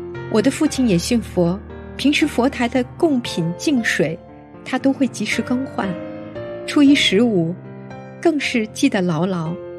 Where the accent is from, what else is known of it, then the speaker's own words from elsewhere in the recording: Zhoushan, Zhejiang, China; 来自中国舟山，我出生在80年代